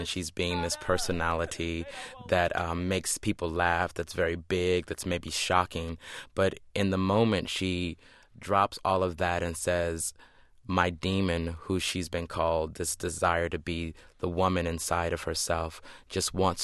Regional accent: Dayton, Ohio, United States; I grew up in Dayton, Ohio, with a single-parent mother

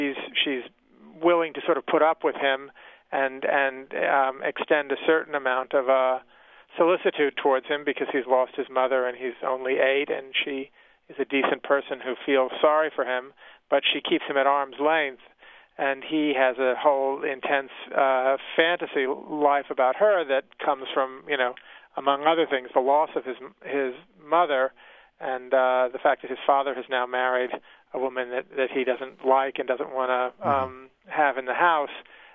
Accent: Lake Charles, Louisiana, United States; I grew up in Lake Charles, Louisiana, in a Jewish family.

